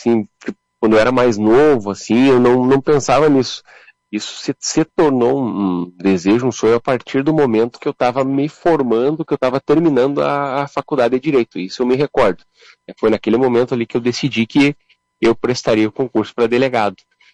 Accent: Lagoa Vermelha, Rio Grande do Sul, Brazil; eu sou natural de Lagoa Vermelha, né? … eu estou atuando no município de Criciúmal, né? Na fronteira com a Argentina aqui, quase fronteira com Santa Catarina, né?

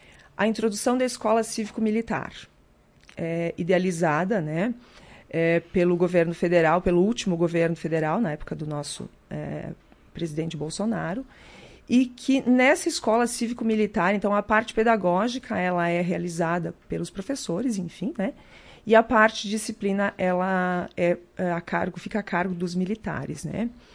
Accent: Santo Antônio do Palma, Rio Grande do Sul, Brazil; Eu sou natural do interior de Santo Antônio do Palma, e foi o local que os meus antepassados escolheram, né, há mais de 100 anos para fixar raízes aqui no Brasil.

